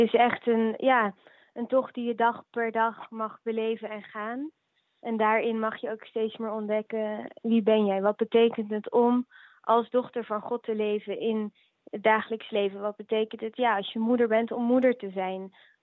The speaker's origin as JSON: {"language": "Dutch", "country": "Netherlands", "said": "Ik kom uit Nederland. Ik ben 26 jaar"}